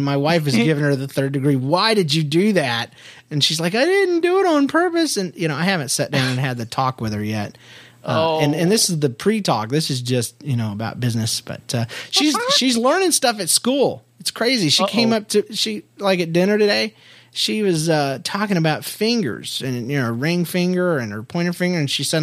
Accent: United States; I grew up in White Trashville, USA.

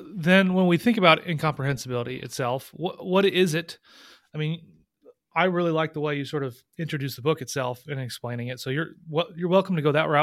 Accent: St. Louis, Missouri, United States; also born or lived in Illinois; So I'm also from the St. Louis area. Lived on the St. Louis side for a while, and then on the Illinois side

